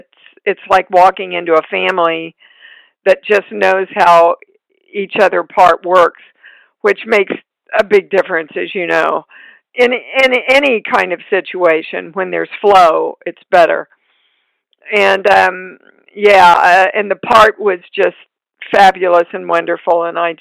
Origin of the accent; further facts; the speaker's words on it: Kansas, United States; I was raised in Kansas, and I had this kind of innate, naive understanding of life that we're just taking care of.